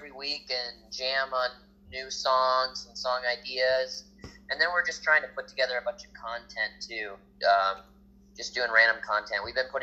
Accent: Minnesota, United States; now in Nashville, United States; Yeah, I'm from Minnesota.

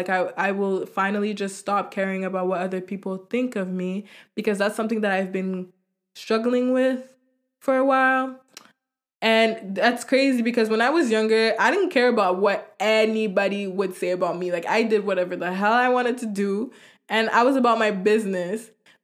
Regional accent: Montreal, Quebec, Canada; if you want to be hood with it or whatever. I'm 22. I'm from Montreal.

